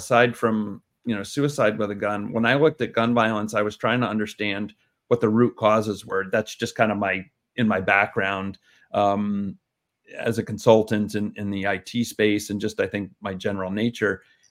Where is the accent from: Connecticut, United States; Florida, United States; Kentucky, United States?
Connecticut, United States; Sandy Hook; I'm from Sandy Hook, Connecticut. That Sandy Hook, Connecticut that you know, we know and have heard about.